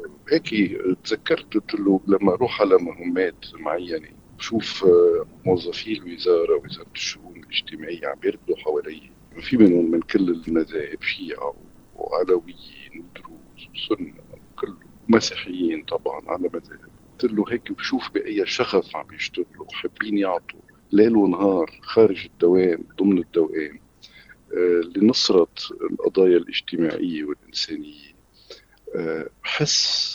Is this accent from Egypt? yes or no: no; Lebanon